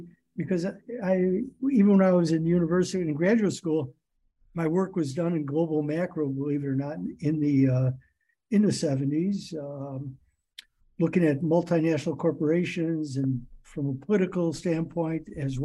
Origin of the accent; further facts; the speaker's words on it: Rust Belt, United States; Because where I grew up in the Rust Belt America, labor was so put upon, and it still is.